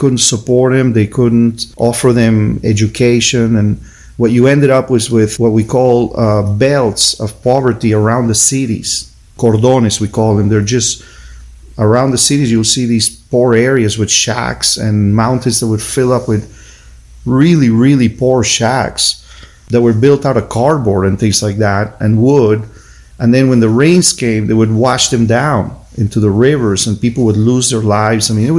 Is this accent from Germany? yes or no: no; Venezuela; when we were kids growing up in Venezuela, the borders between Colombia and Venezuela were very porous